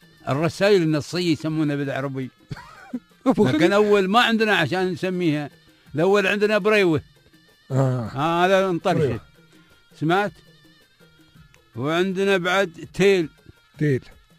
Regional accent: Bahrain; نحن من البحرين

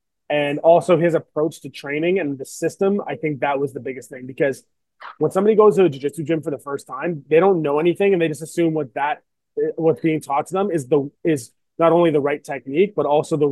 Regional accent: Toronto, Ontario, Canada; So born and raised in Toronto.

